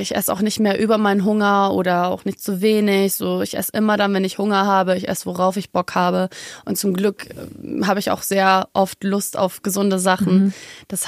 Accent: Munich, Bavaria, Germany; Ich bin auch eigentlich Münchnerin, by the way.

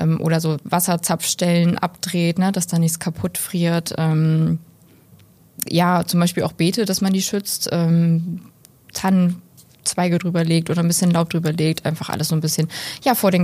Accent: Bremen, Germany; hier in Oldenburg ein bisschen weniger, bei uns in Bremen ein bisschen mehr.

